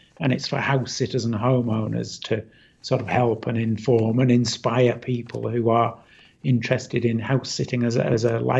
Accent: Australia; now in France; be Australia. Although I've now just got residency in France, so France technically is currently my home country.

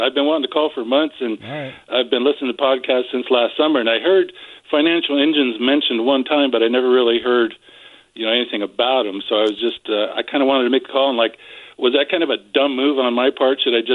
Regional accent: Puyallup, Washington, United States; from Puyallup.

